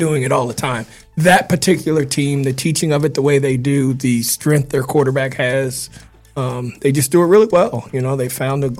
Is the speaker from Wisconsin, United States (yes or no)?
no; Louisiana, United States; It reminds me of growing up in Louisiana.